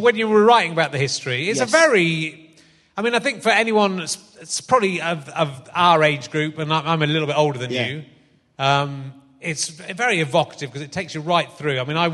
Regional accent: South West England, United Kingdom; I was from Somerset.

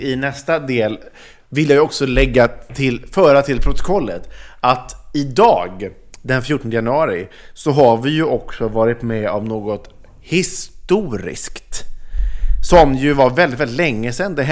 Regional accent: Sweden; Kanske inte så mycket för oss som är svenskar, det här skedde ju ändå i Danmark

